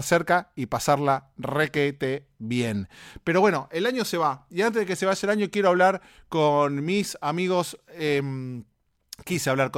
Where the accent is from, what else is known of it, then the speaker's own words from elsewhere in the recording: Argentina; moved away; yo empecé este año en Argentina, viviendo en Argentina, en mi país, y me mudé acá en febrero